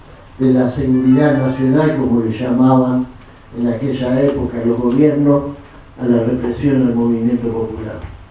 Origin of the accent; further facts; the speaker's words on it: Argentina; el aterrizaje de dos aviones de la Fuerza Aérea en el sur de nuestro país, que entraron como si Argentina fuese una especie de terreno baldío